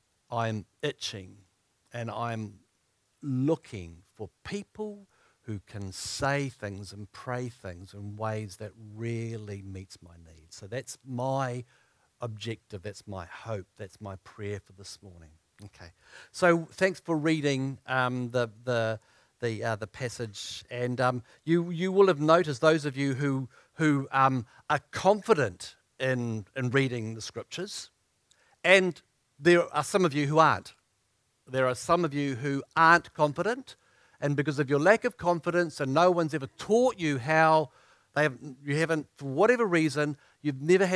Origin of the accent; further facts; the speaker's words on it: Palmerston North, Manawatū-Whanganui, New Zealand; It's great to be back in Palmerston North, which is my hometown.